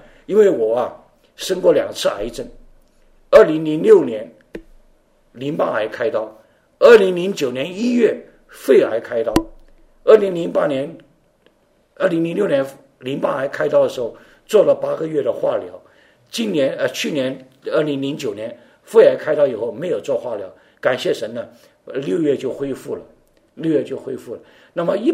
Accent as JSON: {"language": "Chinese", "country": "Taiwan", "tie": "born or raised there", "moved": "as an adult", "lives_now": "United States", "said": "1943年生在中国四川的，我爸爸妈妈是广东客家人。1948年我就到了台湾，我爸爸是国民党的军人，我们家到了台湾，我在台湾长大。我在1970吧，大概是1970年的时候到了美国的，那时候29岁"}